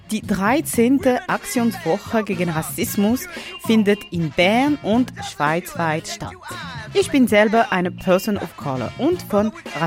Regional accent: France; German is a second language; Du hörst meine Stimme. Du hörst mein Akzent. Also, rate mal jetzt. Woher komme ich? Ich helfe dir. In meinem Land sind die Leute arrogant und sie duschen nicht.

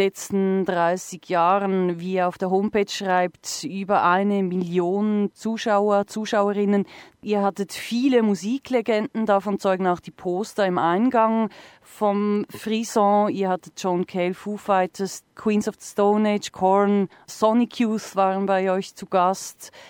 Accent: Bern, Switzerland; Also bei uns in Bern ist die Lärmproblematik im Moment ist sehr brennend, ist ein heißes Diskussionsthema.

